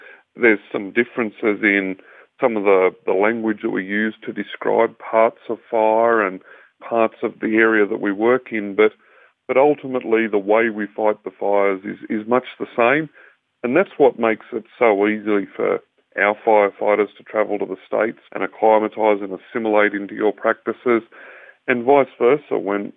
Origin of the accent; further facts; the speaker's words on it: New South Wales, Australia; So I'm from just north of Sydney. I work in Sydney, New South Wales in Australia, and live just to the north of there.